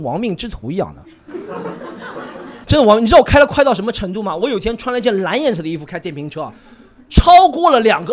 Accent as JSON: {"language": "Chinese", "region": "Shanghai", "country": "China", "said": "我不想让别人知道我是上海人，因为我是一个可爱的上海人"}